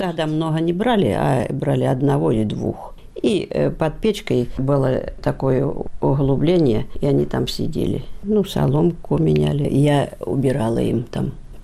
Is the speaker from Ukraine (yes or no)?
no; Milenino, Kursk Oblast, Russia; born or raised there